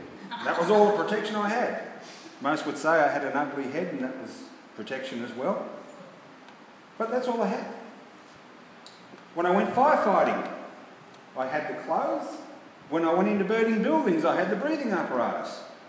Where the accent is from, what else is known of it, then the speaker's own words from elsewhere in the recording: Tuggeranong, Australian Capital Territory, Australia; Well, I come from Australia. I come from the ACT. I come from Tuggeranong. I come from Western.